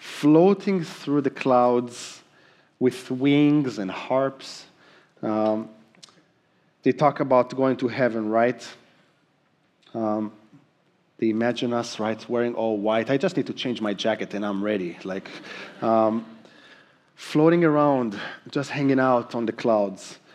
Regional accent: Israel; I remember growing up in Israel and being the only Christian in my school.

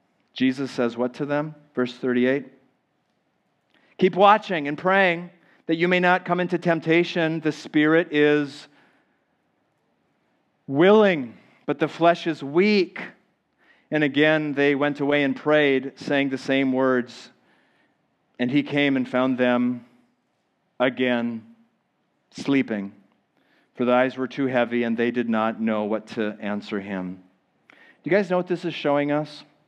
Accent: Minnesota, United States; now in Miami, United States; I grew up in Minnesota, and I moved to Florida as soon as I could. And I settled in Miami.

